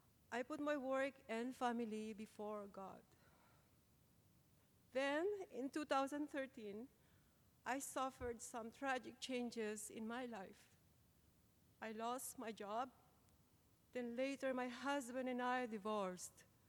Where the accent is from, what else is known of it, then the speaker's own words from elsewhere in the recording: Philippines; English is a second language; now in Canada; I was raised Catholic in the Philippines and continued to go to church when I moved to Canada.